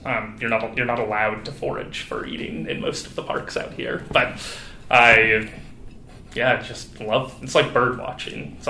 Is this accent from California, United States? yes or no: yes; Lafayette, California, United States; I grew up in Lafayette, East Bay suburb that has a lot of open space, much like a lot of San Mateo County.